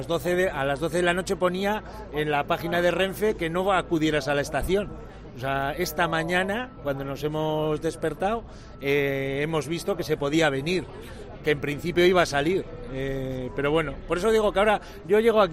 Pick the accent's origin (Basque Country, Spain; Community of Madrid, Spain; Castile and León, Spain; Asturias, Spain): Basque Country, Spain; Bilbao; Yo por ejemplo, vengo de Bilbao